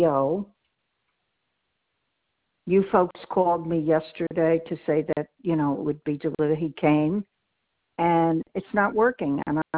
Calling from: The Villages, Florida, United States; I'm calling from the Villages in Florida.

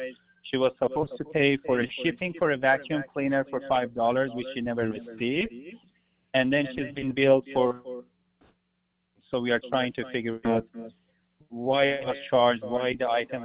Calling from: California, United States; From California.

